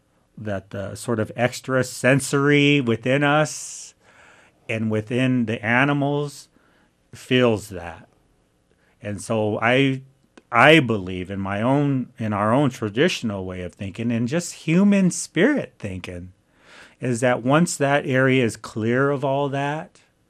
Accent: South Dakota, United States; I'm from the Ihonkawan Oyate. I'm Yankton Sioux, and so it's not unusual for us to know songs, to do these things.

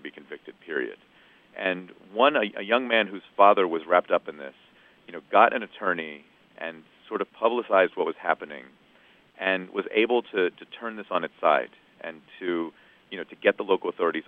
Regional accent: United States; I mean, you land in Moscow as an American

